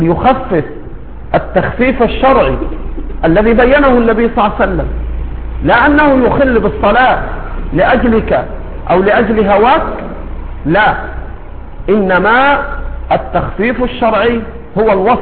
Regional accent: Egypt; بعض المساجد عندنا في مصر تنسب إلى السنة

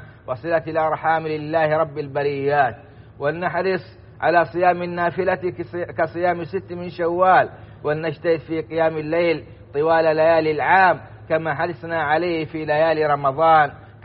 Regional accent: Saudi Arabia; بلادنا السعودية

